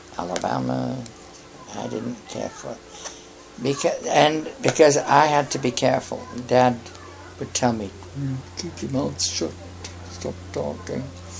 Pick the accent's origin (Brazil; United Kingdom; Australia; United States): United Kingdom; England; They knew with me being English that I would be lenient.